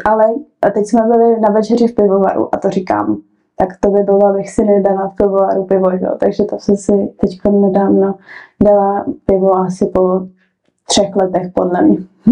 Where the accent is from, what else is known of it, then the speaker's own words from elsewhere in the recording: Česká Lípa, Liberec Region, Czechia; my, co jsme z Lípy, protože ona, jako, je to krásné město, ale zároveň je hrozně maličkatý.